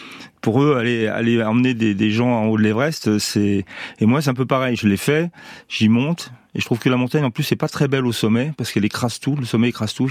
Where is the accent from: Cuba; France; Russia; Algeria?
France; Grenoble, Auvergne-Rhône-Alpes; je suis montagnard, mais je suis de Grenoble